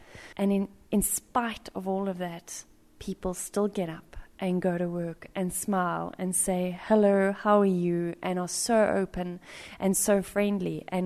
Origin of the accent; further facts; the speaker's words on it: South Africa; you always say as a South African, well, you're so lucky you're alive.